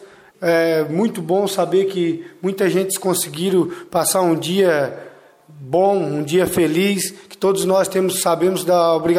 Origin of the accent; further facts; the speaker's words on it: Minas Gerais, Brazil; Nós mineiros, falando como mineiro, estamos todos felizes